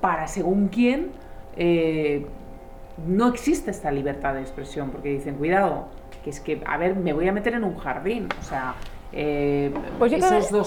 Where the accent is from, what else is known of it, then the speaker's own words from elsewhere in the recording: Barcelona, Catalonia, Spain; Yo soy de Barcelona y la casa la tengo cerca donde se produjeron los atentados